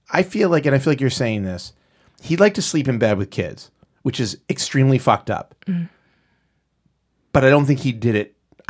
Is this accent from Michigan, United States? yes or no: no; New York, United States; Ryan, you're from Long Island. I am from Long Island.